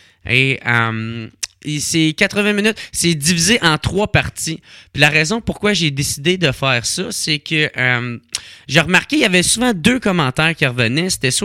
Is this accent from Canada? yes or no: yes; Gatineau, Quebec, Canada; Moi, je viens de Gatineau